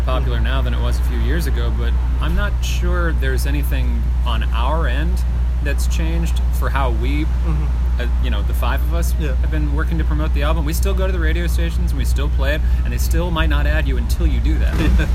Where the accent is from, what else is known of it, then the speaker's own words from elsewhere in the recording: St. Louis, Missouri, United States; I'm from filler. I'm from St. Louis.